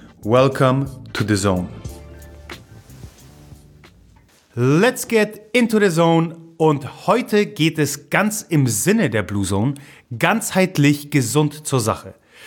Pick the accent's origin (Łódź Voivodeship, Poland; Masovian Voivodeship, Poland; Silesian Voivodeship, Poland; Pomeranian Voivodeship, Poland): Pomeranian Voivodeship, Poland; Gdynia; German is a second language; Also ich komme ja aus Gdynia, was ja gleich bei Gdańsk, also Danzig liegt.